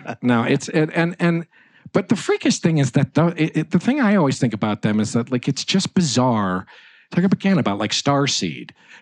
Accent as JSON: {"language": "English", "region": "Connecticut", "country": "United States", "said": "You know, I'm from Connecticut, so"}